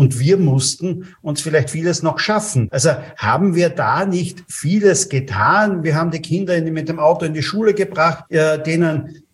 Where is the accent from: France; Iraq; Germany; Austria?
Austria; Oder und bei uns in Österreich, nicht?